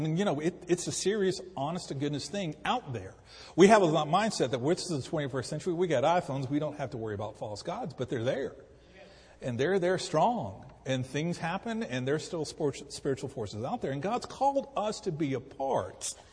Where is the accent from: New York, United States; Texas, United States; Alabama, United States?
Alabama, United States; I will read you here's a quote from one of the demigods from Alabama, of my hometown, by the way.